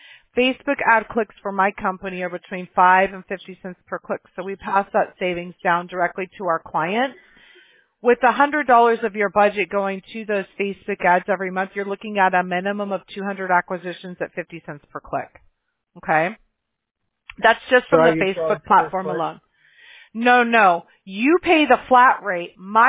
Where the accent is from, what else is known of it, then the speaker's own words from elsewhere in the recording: Mobile, Alabama, United States; born there; I was born in Mobile, Alabama, which is about as far south as it gets, really, right?